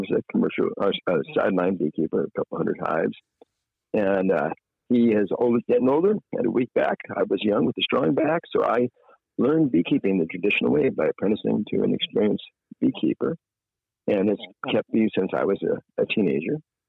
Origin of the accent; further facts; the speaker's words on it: Newport Beach, California, United States; I grew up in Southern California back before it was houses. My area was, farmland back then in Newport Beach, California, ranch land and orange groves.